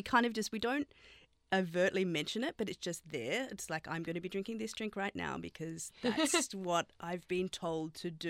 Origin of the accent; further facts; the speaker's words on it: Queensland, Australia; I don't think we've ever even lived in Parramatta. We're like from Queensland, but that's our team.